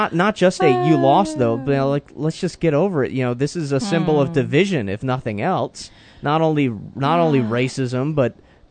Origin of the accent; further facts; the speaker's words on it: Florida, United States; when I was growing up in Florida